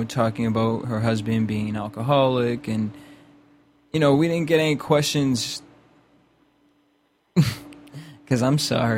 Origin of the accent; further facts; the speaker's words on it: East Coast, United States; I mean, I know I'm from the East Coast